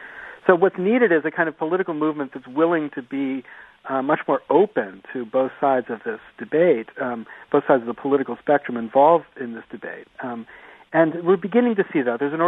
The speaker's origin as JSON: {"language": "English", "region": "Pennsylvania", "country": "United States", "tie": "born or raised there", "said": "I grew up in Pennsylvania."}